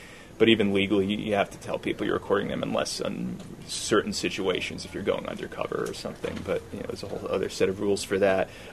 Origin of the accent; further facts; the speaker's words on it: New Jersey, United States; I mean, I knew I was an outsider. I didn't want them to know I was from New Jersey or anything.